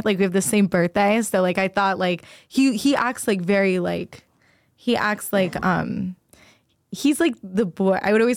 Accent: Clearwater, Florida, United States; I grew up in Clearwater, so it wasn't like weird.

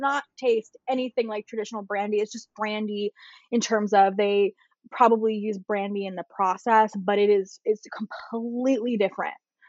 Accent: California, United States; from the Bay Area. So like, I swear like a sailor in it.

